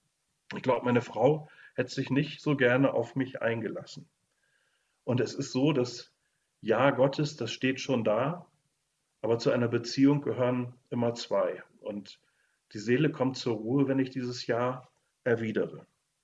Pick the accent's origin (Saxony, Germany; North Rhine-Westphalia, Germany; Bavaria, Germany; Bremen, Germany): Bremen, Germany; ich bin ja so an der Weser groß geworden. Die Weser wurde bei uns schon sehr breit und es gab einen schönen Hafen bei uns in Bremen-Vegesack.